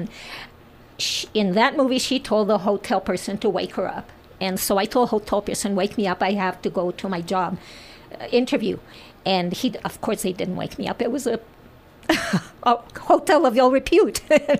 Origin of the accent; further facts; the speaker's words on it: San Cristobal, New Mexico, United States; No, not at all. I grew up in San Cristobal where Jenny Vincent and Craig Vincent lived.